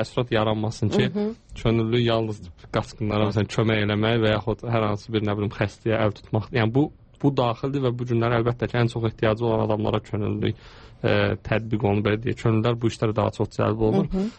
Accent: Germany; və mən Almanya'dan gəlmişəm.

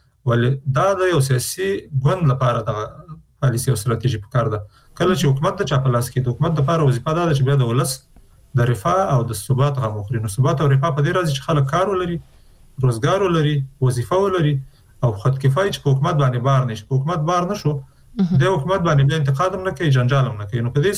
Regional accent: Afghanistan; نو چون موږ د افغانستان خلک یو، د افغانستان په هر فرد کې

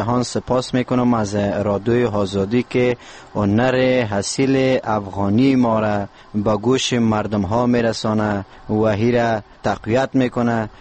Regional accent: Parwan, Afghanistan; در موسیقی محلی وطن خودم یعنی پروان

